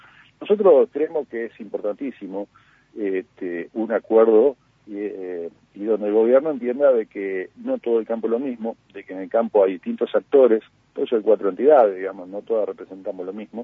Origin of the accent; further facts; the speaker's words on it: Pergamino, Buenos Aires Province, Argentina; yo soy de Pergamino.